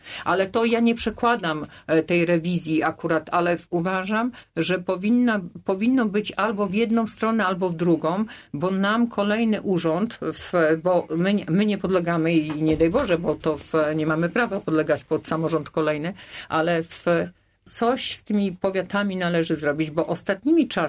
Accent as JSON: {"language": "Polish", "town": "Czebiechów", "region": "Greater Poland Voivodeship", "country": "Poland", "tie": "born or raised there", "said": "Ja się urodziłam w Czebiechowie, ja stamtąd pochodzę. Moja rodzina z Konina przyjechała do mojej gminy Czebiechów"}